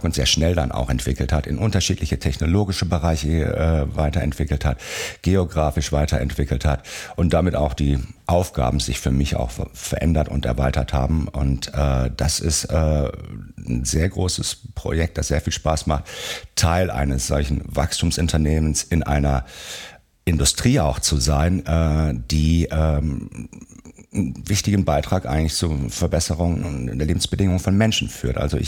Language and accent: German; Rhineland, Germany; ich komme ja aus dem Rheinland. Wir leben ja im Rheinland nach dem rheinischen